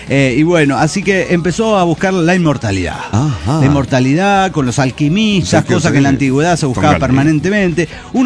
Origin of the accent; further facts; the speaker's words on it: Monterrey, Nuevo León, Mexico; de Monterrey, Nuevo León, México.